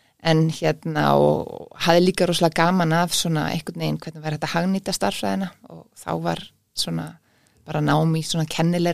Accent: Reykjavík, Capital Region, Iceland; Já, ég fætt 1979 og ég ólst upp í Reykjavík í gamla Vesturbænum á Tungutu.

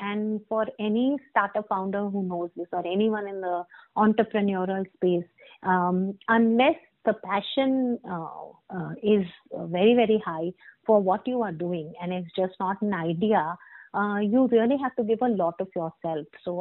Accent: India; And as an Indian girl and someone who's been raised in a very conservative society, boundaries are never taught to you.

